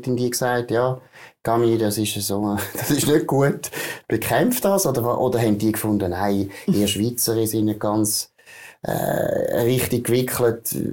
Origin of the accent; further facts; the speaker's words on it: Grand Est, France; ich komme aus dem Elsass.